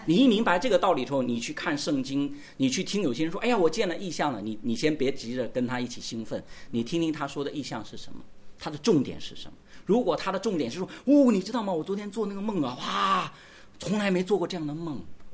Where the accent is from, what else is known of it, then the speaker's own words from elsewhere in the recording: China; 因为我们中国人很擅长就是望文生义，是吧？